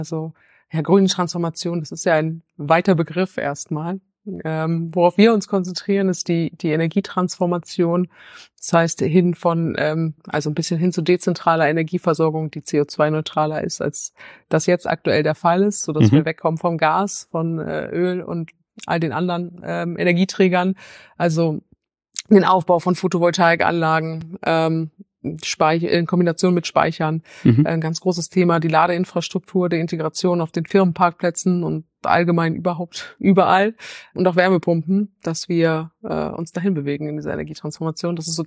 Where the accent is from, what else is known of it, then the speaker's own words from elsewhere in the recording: Bielefeld, North Rhine-Westphalia, Germany; also born or lived in Forst; Geboren in Forst, in der Lausitz und aufgewachsen hier in Bielefeld.